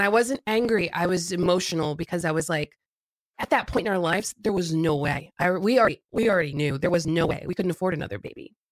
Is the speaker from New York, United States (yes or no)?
no; Florida, United States; I mean, I grew up in South Florida. I spent my weekends at Fort Lauderdale Beach.